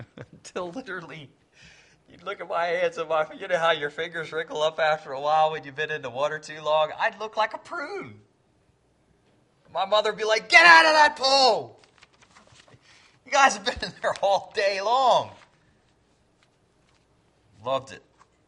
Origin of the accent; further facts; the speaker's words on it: United States; born there; I was born on the Susquehanna River.